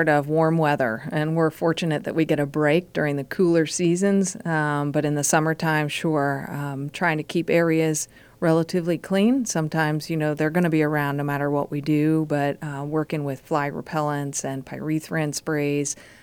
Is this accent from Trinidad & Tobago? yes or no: no; Pennsylvania, United States; No, I grew up in Pennsylvania, actually.